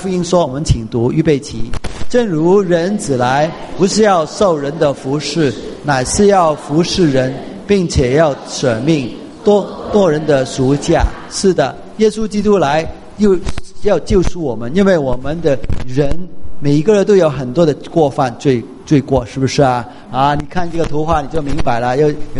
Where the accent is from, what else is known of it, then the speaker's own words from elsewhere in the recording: Guangdong, China; 所以有时候我们广东人骂人的时候